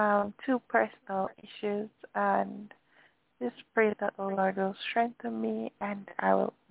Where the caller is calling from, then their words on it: Jamaica; from Jamaica.